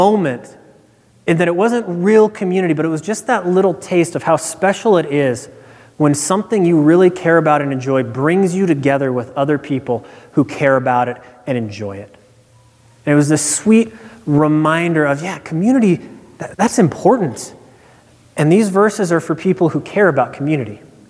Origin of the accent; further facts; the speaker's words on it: Nebraska, United States; Now, as many of you know, I'm from Nebraska